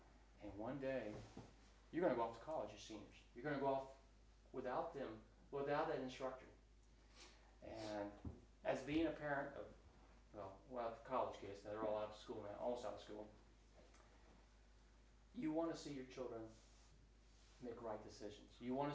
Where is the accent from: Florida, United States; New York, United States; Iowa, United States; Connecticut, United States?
Florida, United States; my parents weren't comfortable with the public school system in South Florida. I grew up in South Florida.